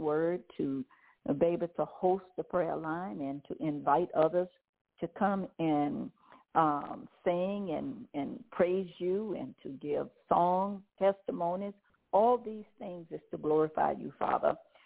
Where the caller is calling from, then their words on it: Zachary, Louisiana, United States; Good evening, brothers and sisters. … I'm calling from Zachary, Louisiana.